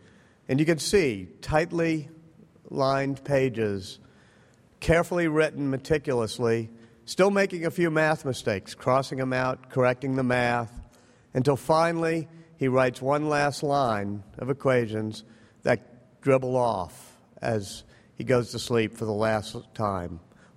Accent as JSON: {"language": "English", "region": "Louisiana", "country": "United States", "tie": "born or raised there", "said": "You know, when I grew up in Louisiana, my grandfather said to me, there are two types of people that come out of Louisiana, preachers and storytellers."}